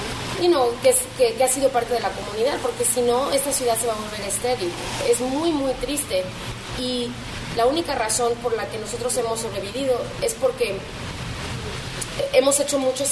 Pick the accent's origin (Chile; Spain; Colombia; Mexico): Mexico; Yo soy mexicana, entonces también me gusta estar en La Misión, ¿no?